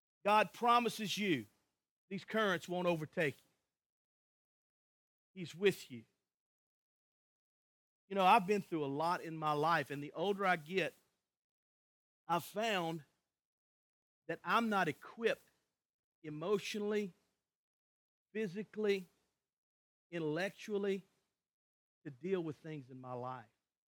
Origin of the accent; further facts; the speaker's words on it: Grangeville, Louisiana, United States; I grew up in Grangeville, Louisiana. Nobody knows where that is in here except me and my dad.